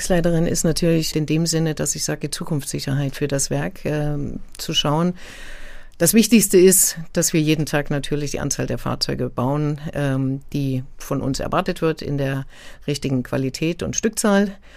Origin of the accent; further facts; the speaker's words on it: Eisenach, Thuringia, Germany; born there; Ich bin gebürtig aus Eisenach.